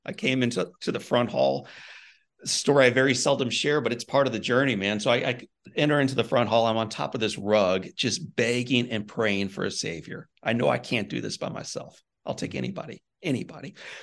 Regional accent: Missouri, United States; I'm from Missouri.

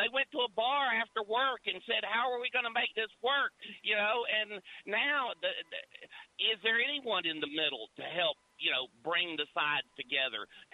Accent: Georgia, United States; I'm just driving through Columbus. Hey, I'm from Georgia, buddy.

